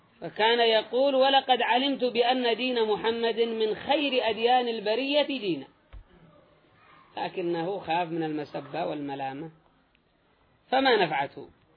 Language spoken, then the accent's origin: Arabic; Yemen; والشمال والجنوب جهة تسمى جنوب وجهة تسمى شمال، وكلنا من أهل اليمن